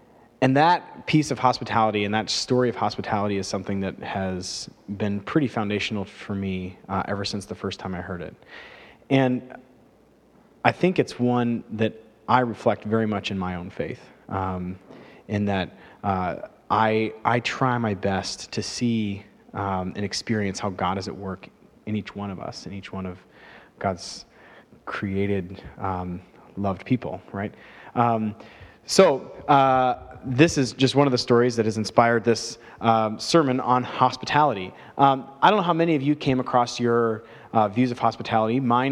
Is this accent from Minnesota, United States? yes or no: yes; Minnesota, United States; because we're Minnesotan, we are hospitable people.